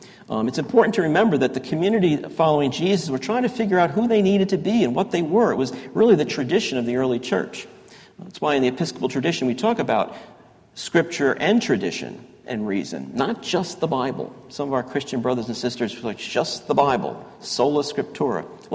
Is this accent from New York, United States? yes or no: yes; Yonkers, New York, United States; And it felt to me that's the kind of city I grew up in Yonkers.